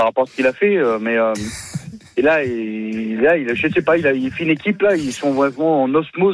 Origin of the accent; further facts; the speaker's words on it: Marseille, Provence-Alpes-Côte d'Azur, France; moi, je suis Marseillais. Et moi, je vois ce qu'il nous a apporté, nous, à Marseille.